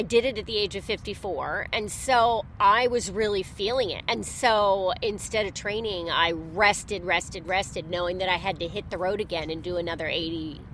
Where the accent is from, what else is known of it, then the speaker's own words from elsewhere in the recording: East Coast, United States; I'm not from here. I'm from the East Coast. And so I moved out here, and I had heard about these missions.